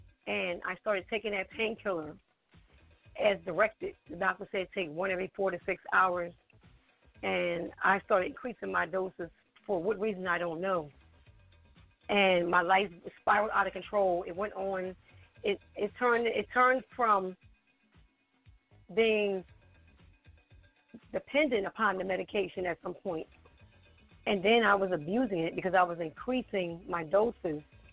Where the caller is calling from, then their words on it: Willingboro, New Jersey, United States; I am in Willingboro, New Jersey.